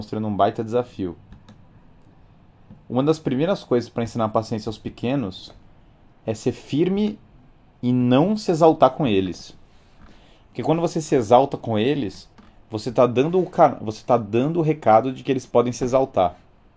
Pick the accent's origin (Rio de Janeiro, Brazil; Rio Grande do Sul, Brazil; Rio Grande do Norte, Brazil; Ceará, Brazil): Rio Grande do Norte, Brazil; Natal; born there; Mas sim, eu nasci em Natal, Rio Grande do Norte.